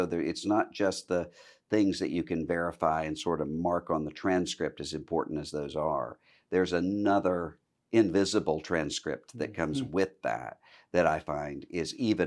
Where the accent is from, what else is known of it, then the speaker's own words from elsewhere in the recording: Biloxi, Mississippi, United States; I grew up in Biloxi, Mississippi, in the church that my grandfather had pastored before I was born.